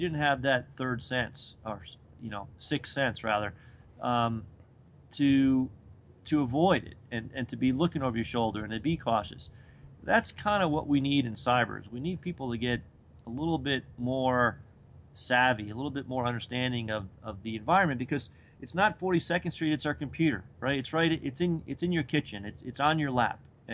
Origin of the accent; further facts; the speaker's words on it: East Coast, United States; you know, I grew up on the East Coast.